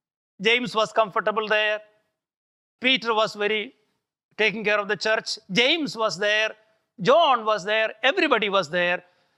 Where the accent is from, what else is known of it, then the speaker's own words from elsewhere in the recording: India; You know that I am an Indian, so I want to put it in an Indian context.